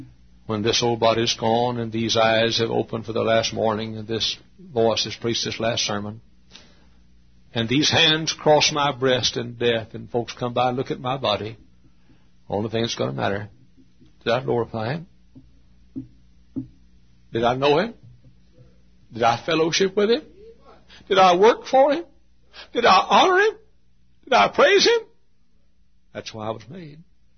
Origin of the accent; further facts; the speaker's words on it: Dallas, Texas, United States; maybe run for office there in my hometown of Dallas.